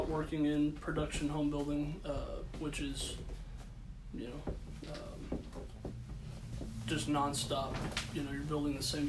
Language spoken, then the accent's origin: English; Dallas, Texas, United States; I'm originally from the Dallas area.